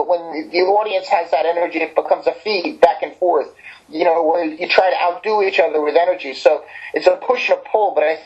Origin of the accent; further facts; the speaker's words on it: New Jersey, United States; if you don't know, we are slower cousins from New Jersey, so how about a little respect?